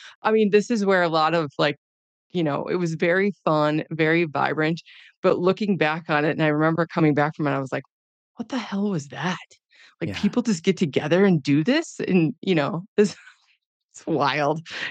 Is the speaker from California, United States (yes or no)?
no; Wisconsin, United States; Now, I'm from Wisconsin, so I'm very familiar with traditional sauna, traditional heat